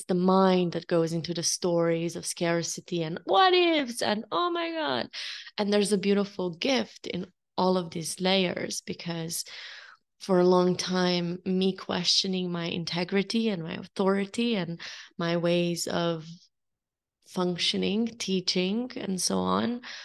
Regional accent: Slovenia; I am from Slovenia. Born and raised, although in different parts of the countries, we've always been moving.

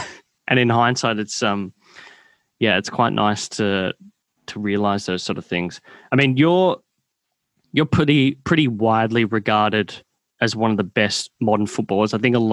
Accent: Brighton, Victoria, Australia; growing up in Bentley Brighton, I played for Sandy

